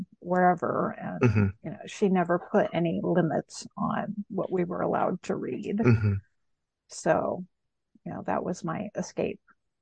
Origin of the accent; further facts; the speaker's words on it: Montana, United States; I grew up in Montana, so I really connected with the Alpha Flight characters because they were in Canada.